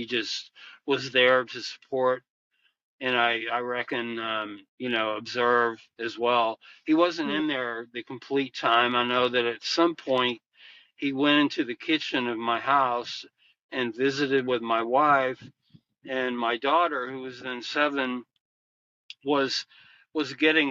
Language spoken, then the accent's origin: English; Lubbock, Texas, United States; bonded with him because I'm from Lubbock and they're from Tulsa.